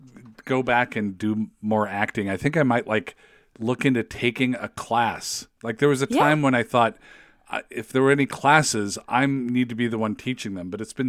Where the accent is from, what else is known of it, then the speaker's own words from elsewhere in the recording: West Coast, United States; I don't think I'd ever been east of like Iowa in my life. You know, I grew up on the West Coast. So then all of a sudden I was in New Jersey